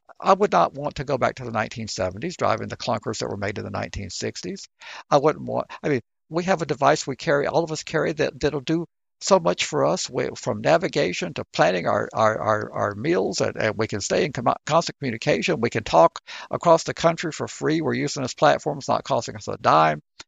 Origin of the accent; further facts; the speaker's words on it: Covington, United States; Well, and then in my hometown of Covington, there was a service shelter of some type that they've closed.